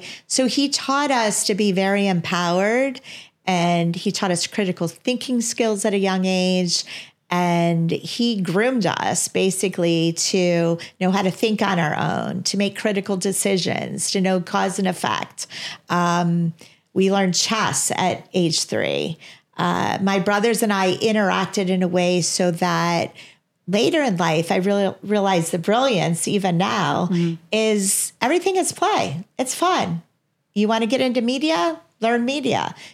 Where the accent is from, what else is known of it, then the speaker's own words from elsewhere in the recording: Chicago, Illinois, United States; also born or lived in Kent State, Ohio; I moved back to Chicago after college, after Kent State, back to Chicago then. So I grew up in the Midwest, overall.